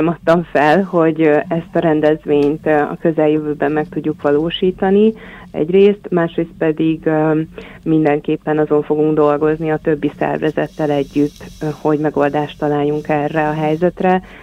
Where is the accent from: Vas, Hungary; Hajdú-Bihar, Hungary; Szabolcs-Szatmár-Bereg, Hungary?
Hajdú-Bihar, Hungary; Debrecen; amit én, mint debreceniként tapasztalok a városban